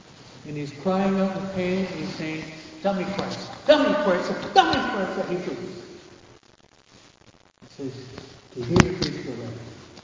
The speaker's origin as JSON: {"language": "English", "region": "Michigan", "country": "United States", "tie": "born there", "said": "I was born in Michigan, okay? We call it Motown."}